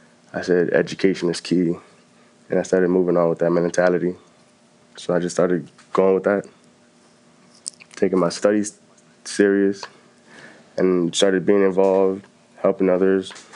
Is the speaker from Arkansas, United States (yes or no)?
no; Bronx, New York, United States; And I'm from the South Bronx. I'm a second semester freshman in the University of Albany.